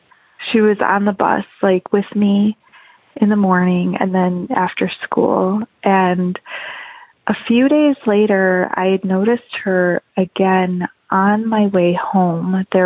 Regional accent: Chicago, Illinois, United States; I wanted to tell a story about what happened to me when I was a young girl growing up in Chicago. So I lived in the city of Chicago

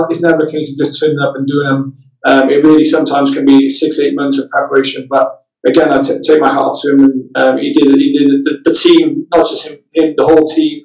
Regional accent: Cardiff, Wales, United Kingdom; Again, Cardiff being my hometown, it was very special for me to start there, being surrounded by my family, and then to finish there as well.

